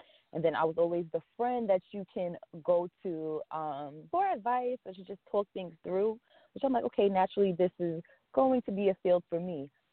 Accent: Long Island, New York, United States; Well, again … I was born and raised in Long Island.

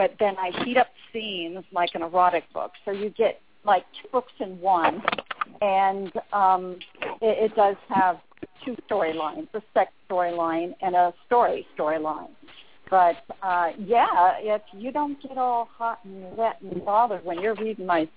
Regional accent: Ireland; We're both Irish girls, and we both talk like truck drivers.

